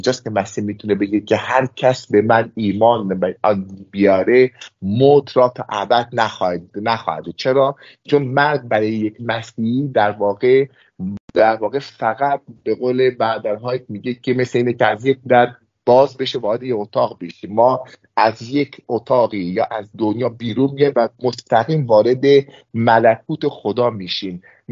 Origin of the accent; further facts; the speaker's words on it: Iran; ما ایرانی هستیم بهش افتخار میکنیم